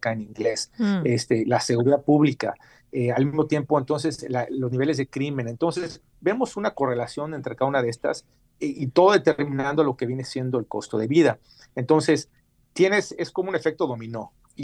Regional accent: Mexico; moved away; vine de México hace ya 22 años y pasamos por lo mismo

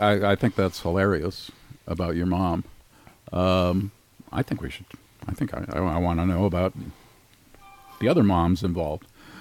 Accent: New England, United States; I grew up in New England.

